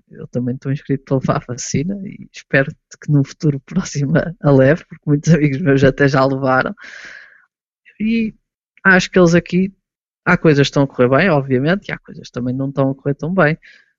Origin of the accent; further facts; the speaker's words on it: Portugal; E nós que somos portugueses